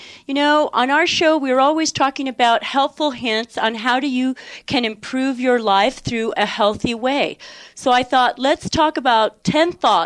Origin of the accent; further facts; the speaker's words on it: Tucson, Arizona, United States; moved away; also born or lived in Southern California; I grew up in Tucson, Arizona, and then my husband and I moved to Southern California for my husband's work. And we came via Southern California to New Mexico in 1991.